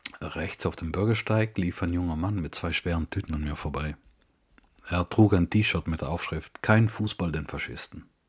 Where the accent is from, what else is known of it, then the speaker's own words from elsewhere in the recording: Trentino-Alto Adige, Italy; Ich outete mich sofort als Südtiroler, wir haben ja übrigens ein weiches K